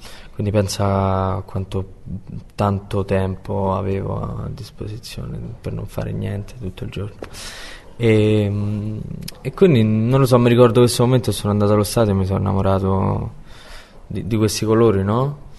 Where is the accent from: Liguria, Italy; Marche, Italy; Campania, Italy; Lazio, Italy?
Lazio, Italy; Rome; sono cresciuto a Roma